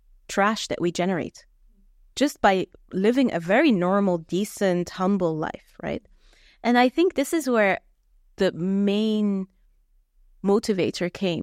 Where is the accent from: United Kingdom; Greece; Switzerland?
Switzerland; English is a second language; moved away; I grew up in Switzerland. I pick up a stone, I throw it, I hit a scientist, right?